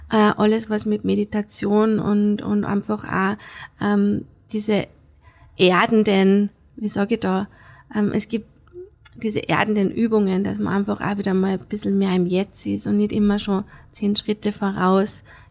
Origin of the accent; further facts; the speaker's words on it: Austria; Ich glaube, dass auch der Sommer bei uns in Österreich groß wird, weil es eben noch nicht so heiß ist wie in anderen Ländern.